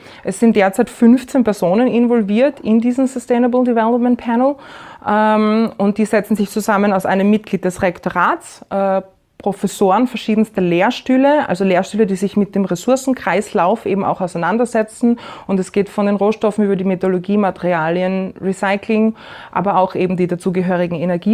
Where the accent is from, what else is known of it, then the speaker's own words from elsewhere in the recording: Graz, Styria, Austria; Wie gesagt, ich komme aus Graz. Ich habe in Graz auch Anglistik und Amerikanistik studiert